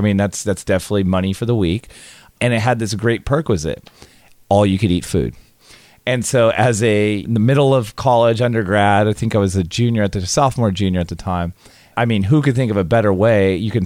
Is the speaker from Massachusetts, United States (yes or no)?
no; California, United States; I was like, I grew up in California. I'm like, hey, I'd applied to a few schools.